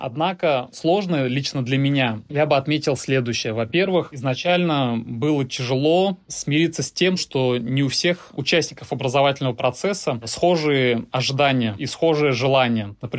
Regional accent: Nizhnekamsk, Tatarstan, Russia; now in Kazan, Russia; 6 лет работал в городе Нижнекамске, это мой родной город, учителем математики

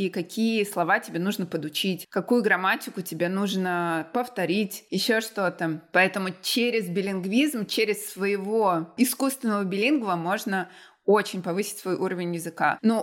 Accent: Russia

